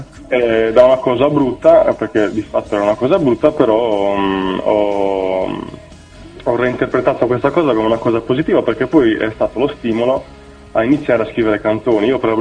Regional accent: Sardinia, Italy; Io vengo dalla Sardegna, quindi diciamo isolano, diciamo che entro il mare, quindi io spessissimo, quasi tutti i fine settimana, suono nei locali della mia zona

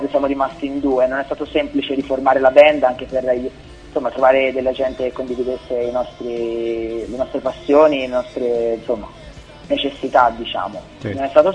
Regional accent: Florence, Tuscany, Italy; siamo due ragazzi, veniamo da Firenze, ormai veniamo insieme da un po' di anni

